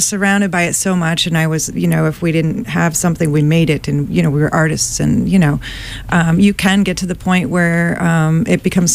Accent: Clinton, Massachusetts, United States; Well, I'm born and raised in Clinton, Mass. So let's give a shout out for.

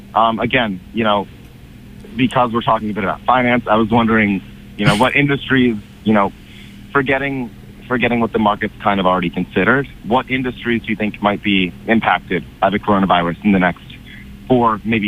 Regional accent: Bethesda, Maryland, United States; also born or lived in Philadelphia; I was born in the Philadelphia area. My family moved to the Bethesda, Maryland area when I was probably around two and a half, three.

